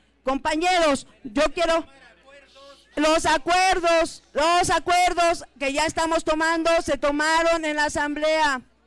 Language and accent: Spanish; Mexico; Vamos a demostrarle al mundo que somos indios con mucho orgullo y somos mexicanos en este país.